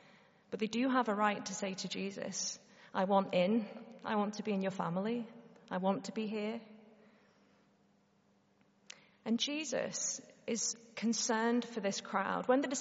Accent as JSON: {"language": "English", "town": "Liverpool", "region": "North West England", "country": "United Kingdom", "said": "I'm from Liverpool. And so I often do the journey up the M5 and the M6 back home."}